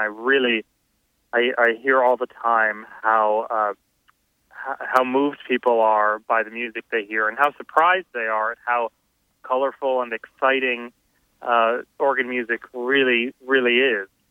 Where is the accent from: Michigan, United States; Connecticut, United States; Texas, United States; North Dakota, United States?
Connecticut, United States; Somers; I grew up in Somers, Connecticut, not very far from Hartford, and I was taking piano lessons.